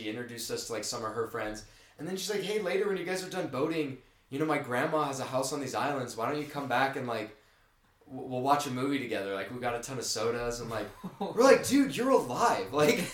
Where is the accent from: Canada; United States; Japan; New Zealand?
United States; Seattle, Washington; Like, I'm from Seattle, but the skies looked gray like